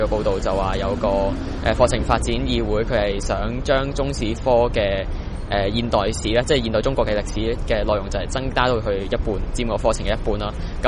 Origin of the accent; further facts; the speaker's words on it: Hong Kong; 因为我哋香港人，即系呢个系香港嘅一个即系独特嘅一个特点啦